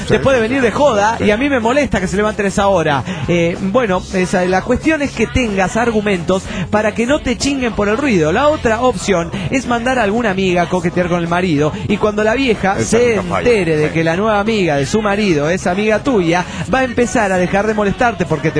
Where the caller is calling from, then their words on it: Cochabamba, Bolivia; de Cochabamba, Bolivia.